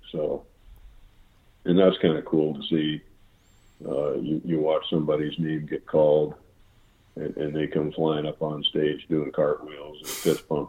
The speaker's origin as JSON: {"language": "English", "region": "Ohio", "country": "United States", "tie": "born or raised there", "lives_now": "Montana, United States", "said": "We talked about growing up in Ohio and all of that. I fall back to whitetail hunting as my de facto critter."}